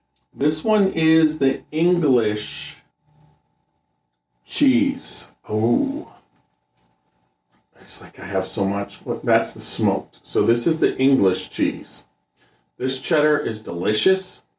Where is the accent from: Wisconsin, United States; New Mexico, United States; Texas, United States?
Wisconsin, United States; Oh my God, Ricky. I'm from Wisconsin. I mean, for God's sakes, I ate cheese since I was a baby.